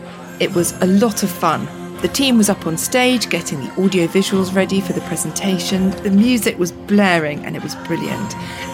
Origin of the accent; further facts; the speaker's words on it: Netherlands; I grew up in Holland